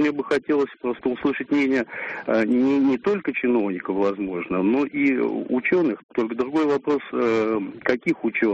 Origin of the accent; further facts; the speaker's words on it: Moscow, Russia; сам я москвич, а сейчас нахожусь по дороге между Тольятти и Самарой.